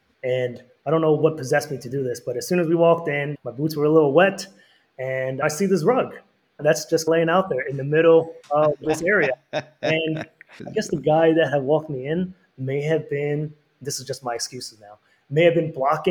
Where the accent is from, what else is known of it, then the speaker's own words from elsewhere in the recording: New York, United States; And being born and raised in New York during that time, I think I was, if I recall correctly, I was around 12 to 13 years old.